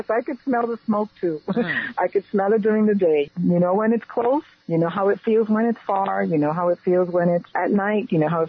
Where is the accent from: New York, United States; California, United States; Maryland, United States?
New York, United States; Bronx; And these wonderful memories that we had of growing up in the Bronx would somehow lead to sort of this shared collective pain